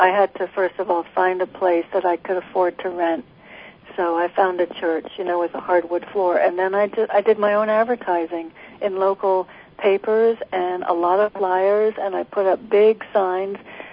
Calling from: Connecticut, United States; I'm in Connecticut.

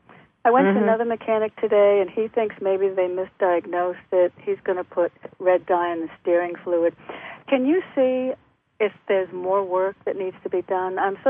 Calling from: Connecticut, United States; from Connecticut.

